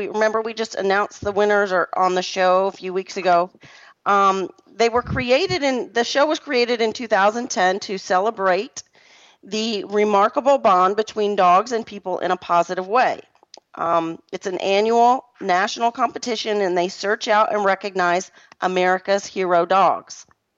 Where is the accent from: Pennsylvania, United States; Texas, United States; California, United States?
Texas, United States; Fort Worth; I'm from Fort Worth, Texas.